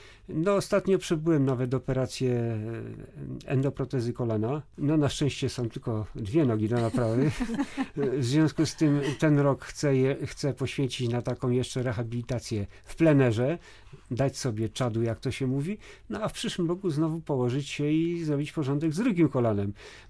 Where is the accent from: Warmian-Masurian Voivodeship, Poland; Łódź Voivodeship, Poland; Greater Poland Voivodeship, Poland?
Łódź Voivodeship, Poland; Łódź; No jestem po prostu rodowitym łodzianinem i obserwuję cały czas przemiany, jakie następują w Łodzi.